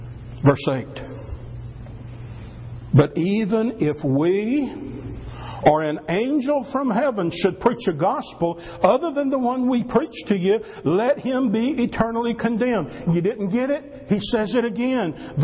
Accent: Stone Mountain, Georgia, United States; Several of you know that I grew up near Stone Mountain, Georgia.

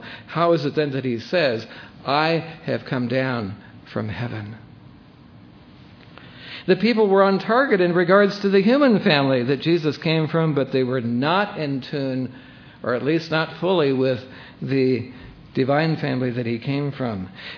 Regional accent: Ohio, United States; I wouldn't just point out that I grew up in Eastern Holmes County, Ohio, between Walnut Creek and Trail

